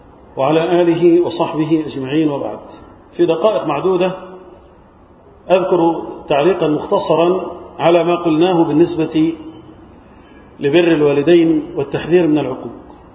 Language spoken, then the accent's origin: Arabic; Egypt; بلادنا مصر